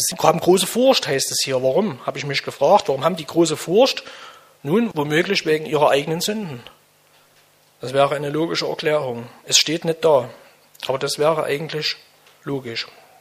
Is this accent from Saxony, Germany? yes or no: yes; Saxony, Germany; hier in Sachsen, wir sind ja alle aus der Region hier